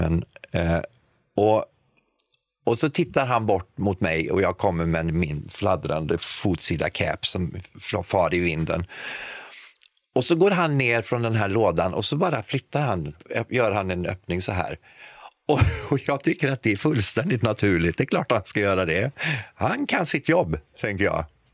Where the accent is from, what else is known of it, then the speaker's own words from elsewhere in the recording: Sweden; moved away; För jag var hemma i Sverige någon gång efter ett halvår eller något sånt där.